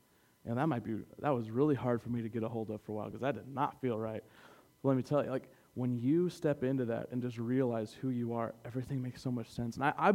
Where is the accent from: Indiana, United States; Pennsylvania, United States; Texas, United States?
Indiana, United States; Like, why wouldn't you hire me? I'm from Indiana. Like, I'm the hardest worker out here.